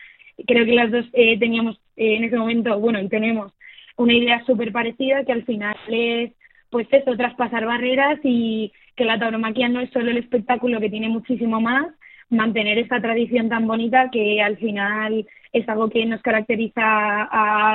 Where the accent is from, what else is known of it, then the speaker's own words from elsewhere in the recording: Madrid, Community of Madrid, Spain; Yo soy de Madrid, pero mis abuelos eran de Peñafiel, que no sé si sabéis, es un pueblito que está en Valladolid.